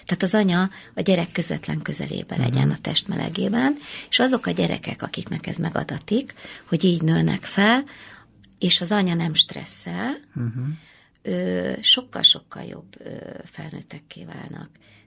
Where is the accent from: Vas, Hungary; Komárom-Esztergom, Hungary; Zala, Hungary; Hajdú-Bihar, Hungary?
Komárom-Esztergom, Hungary; Tatabánya; Én tatabányai vagyok